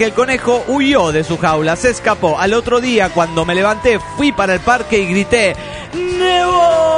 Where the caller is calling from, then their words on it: Buenos Aires, Argentina; de Buenos Aires, Argentina.